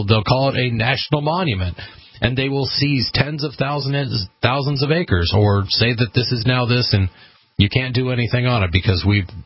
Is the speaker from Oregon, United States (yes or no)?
yes; Oregon, United States; I can, because I'm from Eastern Oregon. You know, I grew up with farmers in my area complaining about Bureau of Land Management.